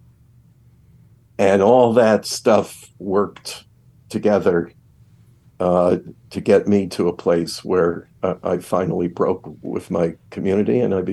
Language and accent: English; Buffalo, New York, United States; in my hometown of Buffalo, New York in those days.